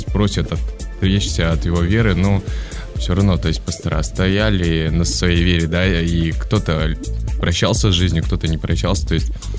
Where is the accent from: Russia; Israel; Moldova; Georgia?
Moldova; now in Turkey; Вот, я сам из Молдовы, туда попал больше 9 лет